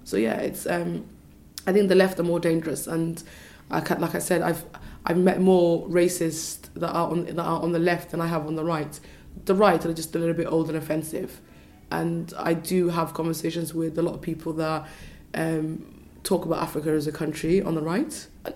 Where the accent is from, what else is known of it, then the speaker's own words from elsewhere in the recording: Bristol, South West England, United Kingdom; so I'm from Bristol, and the idea of Colston Hall having to be renamed